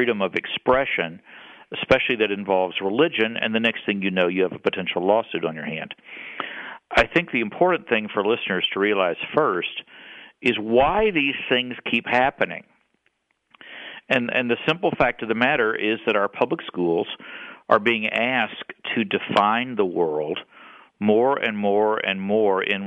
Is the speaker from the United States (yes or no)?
yes; Texas, United States; I grew up in Texas, and I can honestly say, you know, that the Southern Baptist ethos was the undefined state religion, you know, of the state of Texas.